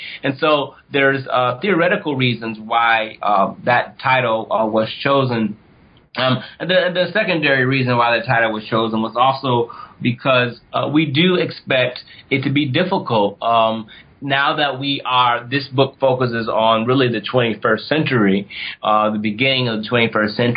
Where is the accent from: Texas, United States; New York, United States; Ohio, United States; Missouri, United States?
Ohio, United States; One, on full disclosure, I'm from Ohio.